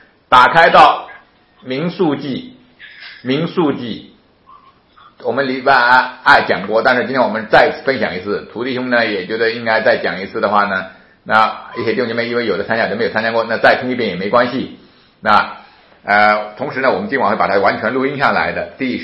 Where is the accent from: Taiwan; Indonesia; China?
China